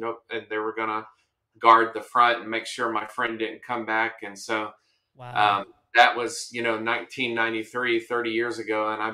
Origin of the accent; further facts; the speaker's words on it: Greenville, South Carolina, United States; I grew up in South Carolina. I'm born and raised from South Carolina. Grew up in the upstate Greenville, South Carolina, went to college in the low country, Charleston, South Carolina.